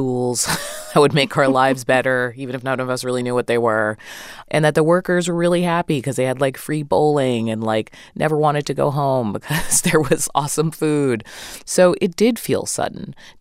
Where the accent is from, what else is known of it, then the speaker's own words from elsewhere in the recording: Massachusetts, United States; I'm from Massachusetts, so I'm guessing what the weather was like.